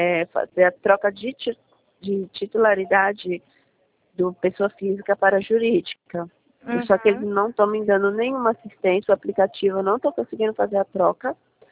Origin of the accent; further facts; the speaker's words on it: São Paulo, Brazil; Não, é porque eu sou aqui do litoral paulista, né?